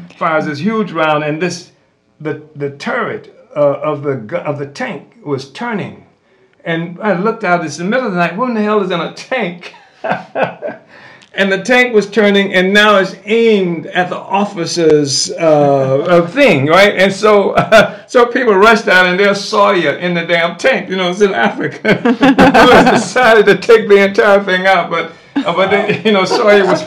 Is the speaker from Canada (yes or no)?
no; Saint Petersburg, Russia; this is the first time I've ever lived in snow, cold weather. I came from St. Petersburg, and literally when I got to Germany